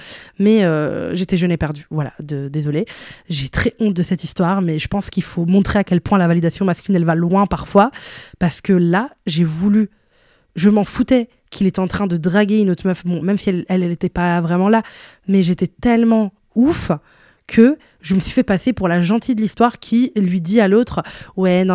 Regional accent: Italy; also born or lived in Brussels; Moi, j'ai grandi en Italie, j'aime la mode

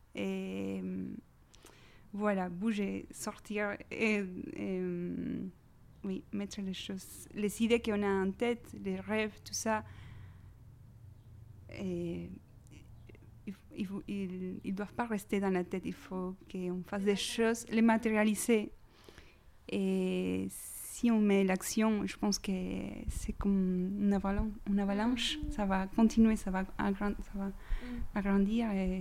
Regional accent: Peru; French is a second language; la plage de mon enfance au Pérou. Ouais, voilà, Colin, ça s'appelle. Et c'est la plage où j'ai grandi.

